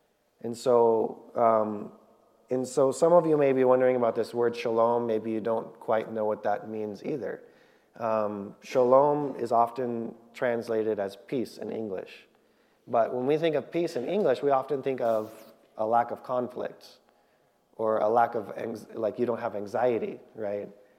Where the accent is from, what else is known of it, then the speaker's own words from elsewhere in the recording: Ventura, California, United States; now in Southeast Asia; And for those who don't know, I grew up in Ventura. This is my hometown. I grew up at Ventura Missionary School and Church.